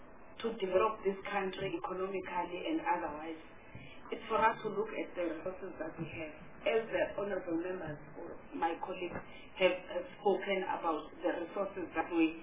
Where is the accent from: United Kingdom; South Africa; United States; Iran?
South Africa; Eastern Cape; You know, Chair, I'm from Eastern Cape, and I am, my town is along the Orange Ridge.